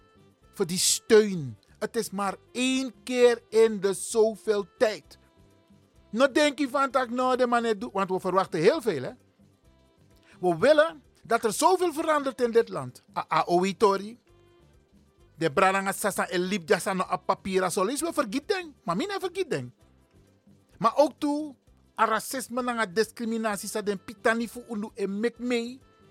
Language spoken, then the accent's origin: Dutch; Netherlands; Wij zijn Nederlanders. We zijn geen Hollanders. Hollanders zijn witte Nederlanders. Wij kunnen nooit een Hollander zijn, want we zijn niet wit. Dus daarom zijn we Nederlander.